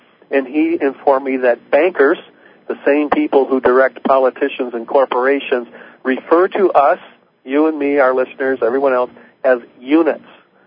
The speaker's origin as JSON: {"language": "English", "country": "United States", "tie": "born or raised there", "moved": "as an adult", "lives_now": "Canada", "said": "I am an American citizen, born and raised in the United States, came up here during Vietnam after joining the U.S. Navy to defend my country."}